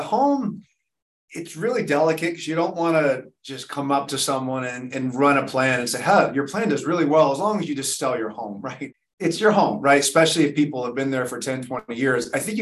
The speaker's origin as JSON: {"language": "English", "region": "New Jersey", "country": "United States", "said": "I'm from New Jersey."}